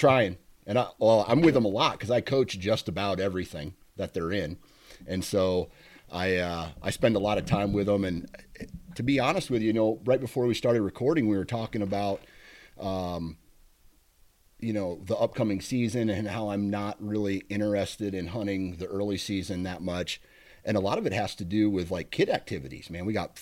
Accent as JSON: {"language": "English", "region": "Iowa", "country": "United States", "tie": "born or raised there", "said": "I'll hunt Iowa, my home state."}